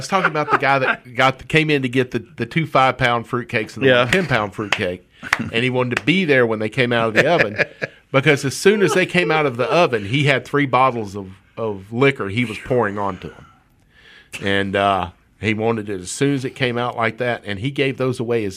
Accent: Gulf Coast, United States; Me being from the Gulf Coast, I made a traditional New Orleans hard sauce for it with bourbon, sugar, and butter.

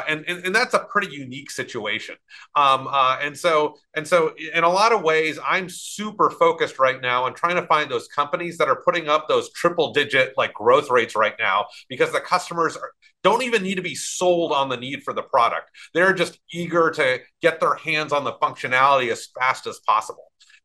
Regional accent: Clear Lake, Texas, United States; I grew up in Clear Lake, which is just southeast of Houston. It's down where the Johnson Space Center is.

